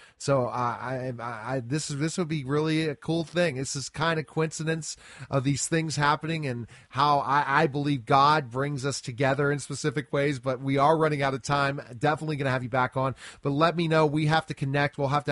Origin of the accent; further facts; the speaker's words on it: Pittsburgh, Pennsylvania, United States; I'm from Pittsburgh, by the way, and kind of really get into this.